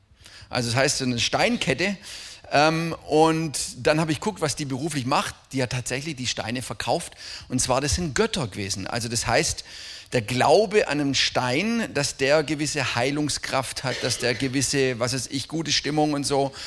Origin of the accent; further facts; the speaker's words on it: Krewinkel, Wallonia, Belgium; ich bin in Krewinkel groß geworden